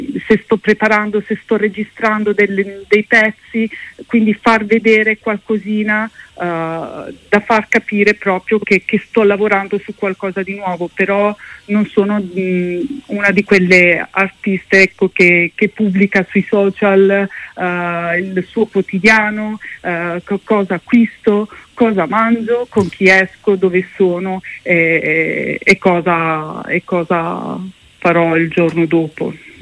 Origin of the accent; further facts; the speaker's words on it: Bologna, Emilia-Romagna, Italy; essendo bolognese, perché li mangio tutti i giorni